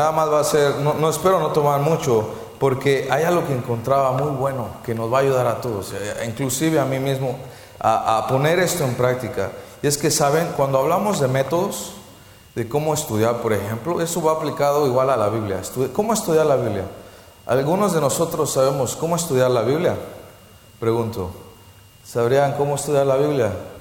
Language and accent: Spanish; Mexico; now in Lisbon, Portugal; Vengo originalmente de México y estoy ahora viviendo en Lisboa, Portugal.